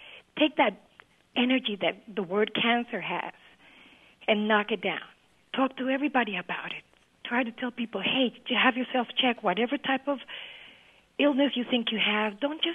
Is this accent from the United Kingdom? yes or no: no; Colombia; now in United States; At the time I was in Florida, I'm originally from Colombia. I was 38 years old when I was diagnosed with stomach cancer.